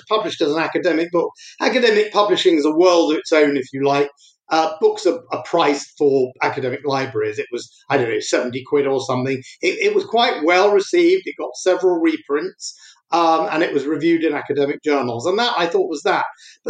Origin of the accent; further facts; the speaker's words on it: Wembley, London, United Kingdom; being born and brought up in Wembley, one of the first parts of London to experience very rapid demographic and ethnic change, which I observed growing up in the 60s and 70s and 80s.